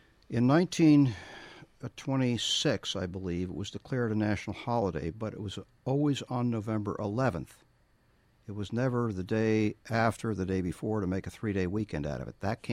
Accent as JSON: {"language": "English", "town": "Maplewood", "region": "New Jersey", "country": "United States", "tie": "born or raised there", "said": "when I was a little boy growing up in Maplewood, New Jersey, we used to play in Maplewood Memorial Park."}